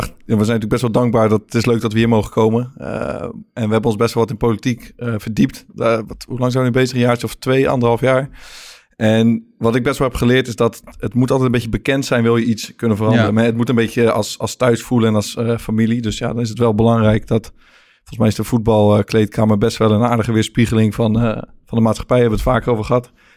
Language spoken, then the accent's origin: Dutch; Belgium; ik ben een Belg.